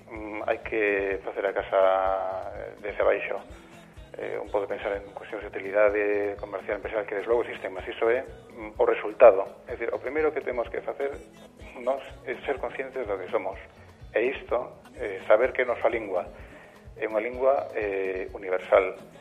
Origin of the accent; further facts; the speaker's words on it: Galicia, Spain; a verdade é que un como galego se pregunta